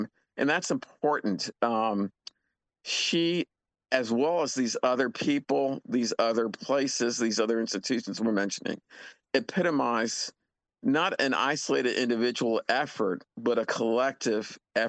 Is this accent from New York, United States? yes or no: yes; New York, United States; There's the in my hometown of New York, the Louis Armstrong Museum, situated in Corona, Queens, New York.